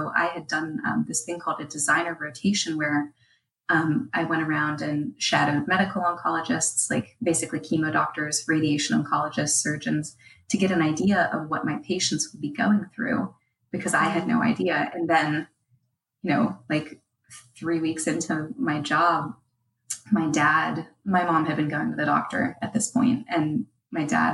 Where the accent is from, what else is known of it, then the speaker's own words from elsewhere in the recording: Pittsburgh, Pennsylvania, United States; I'm from Pittsburgh, Pennsylvania.